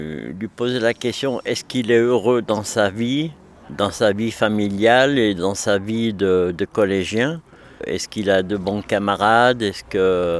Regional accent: Vienne, Auvergne-Rhône-Alpes, France; born there; now in Aubenas, France; Je suis donc résident à l'EHPAD Saint-Joseph, ici à Aubenas. Je suis né à Vienne, dans l'Isère.

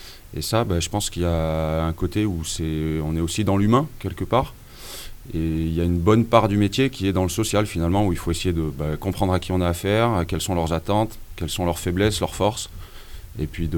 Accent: Saint-Germain, France; j'ai grandi à Saint-Germain et qu'il y a une rivière qui n'est pas très loin, qui s'appelle l'Auzon, où j'ai passé une grande partie de mon enfance

